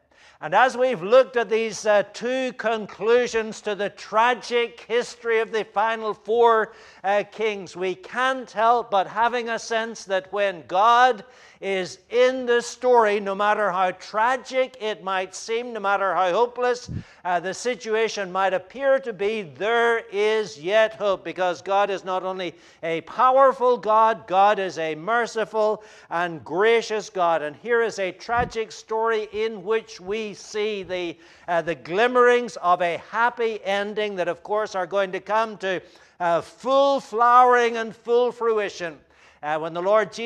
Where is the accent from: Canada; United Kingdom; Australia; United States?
United Kingdom; We, as British school children, we were reminded of the famous words of Winston Churchill